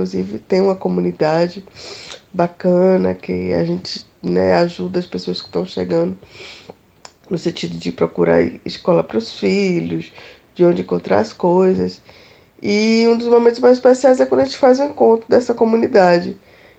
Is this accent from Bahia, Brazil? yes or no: yes; Salvador, Bahia, Brazil; now in Brussels, Belgium; porque eu cresci numa cidade grande, né? Eu cresci em Salvador.